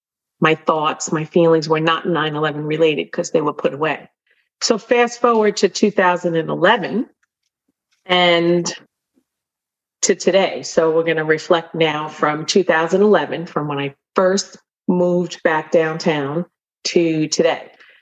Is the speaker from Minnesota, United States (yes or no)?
no; New York, United States; And I noticed that I was meeting people's eyes in the street, which I don't usually do as a New Yorker.